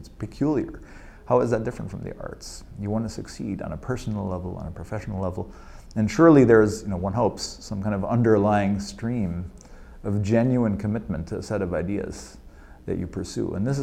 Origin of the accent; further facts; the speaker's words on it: Munich, Bavaria, Germany; I'm from Munich, Germany, and that's where my family lives.